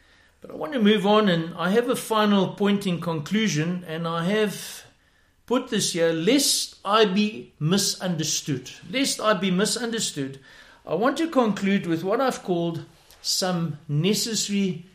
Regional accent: South Africa; It's no use me, as a South African, stuck in Wuhan, hoping that the Americans would put me on their plane.

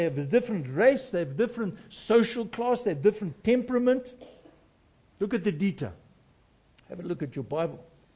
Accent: South Africa; of course I'm a South African. I'm a white South African. But I'm a Christian. I'm a Christian first.

